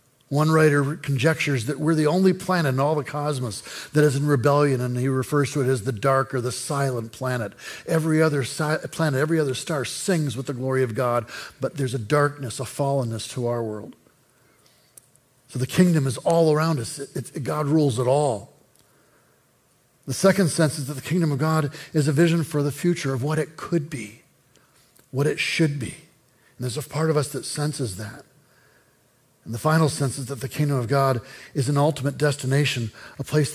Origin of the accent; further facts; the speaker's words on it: United States; Now, I'm deeply American. My family comes from immigrant stock. My grandparents from Czechoslovakia.